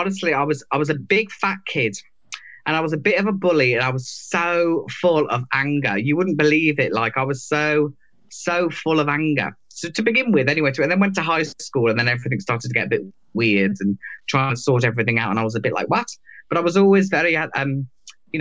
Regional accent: England, United Kingdom; You know, we kind of, as English people, we're kind of, ignorance is built into our education. You know, we're a very stupid nation.

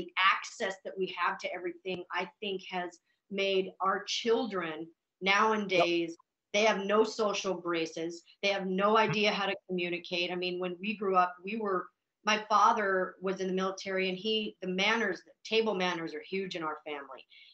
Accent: Montana, United States; so growing up in Montana and having that very kind of salt of the earth

